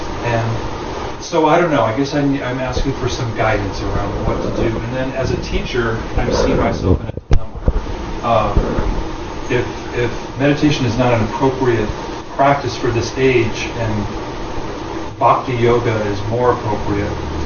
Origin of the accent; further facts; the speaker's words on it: Los Angeles, California, United States; So that was why I was raised in Los Angeles.